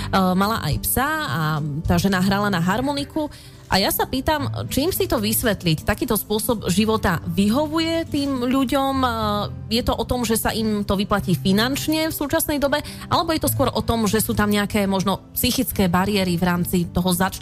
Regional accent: Martin, Žilina Region, Slovakia; Som Martinčanka

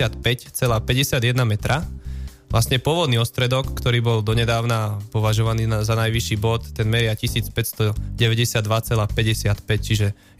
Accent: Martin, Žilina Region, Slovakia; nakoľko som Martinčan, tak to je samozrejmosť, že tieto kopce mám prejdené, schodené všetky.

